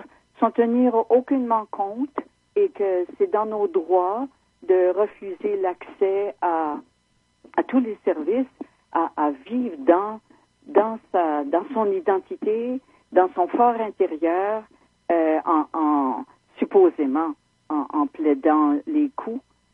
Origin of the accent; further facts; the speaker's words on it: Cocagne, New Brunswick, Canada; Moi, je suis de Cocagne.